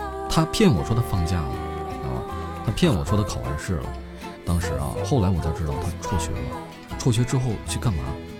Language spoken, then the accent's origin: Chinese; Northeast China, China; now in Beijing, China; 嗯，对，我是从小是在东北长大的嘛，对吧？